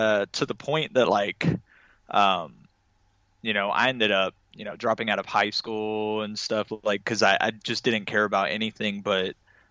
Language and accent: English; Little Rock, Arkansas, United States; so I'm originally from Arkansas, Little Rock, Arkansas.